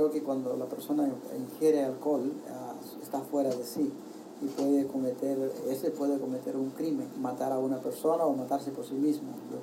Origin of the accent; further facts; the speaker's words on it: Honduras; moved away; Yo soy de Honduras y vengo desde allá hasta más lejos y se sufre mucho en el camino.